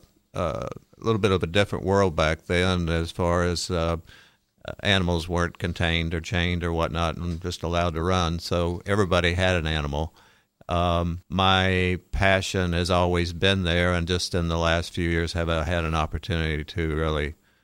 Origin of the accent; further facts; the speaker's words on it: Tennessee, United States; I grew up in Tennessee, and we had beagles and collies and shepherds, and so I've always had a love for animals.